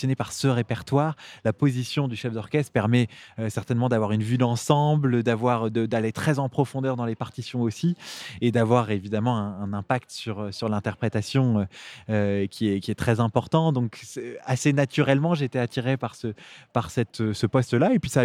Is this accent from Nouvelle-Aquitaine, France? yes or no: no; Paris, Île-de-France, France; born there; j'ai 35 ans, je suis né à Paris. Je passe l'essentiel de, de mes résidences entre Paris et la Bourgogne.